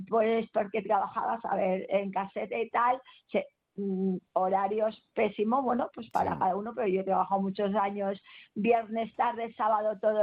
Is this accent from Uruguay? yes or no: no; Ávila, Castile and León, Spain; yo soy de Ávila, bueno, y está aquí mismo cerca de Madrid